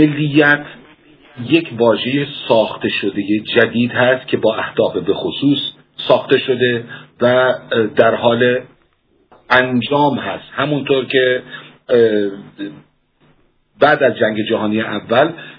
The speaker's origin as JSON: {"language": "Persian", "country": "Iran", "said": "به عنوان یک عرب ایرانی"}